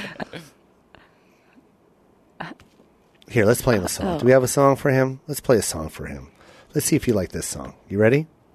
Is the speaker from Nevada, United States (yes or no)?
yes; Las Vegas, Nevada, United States; Because I'm from Vegas, man. So I'll be going to some Raider games.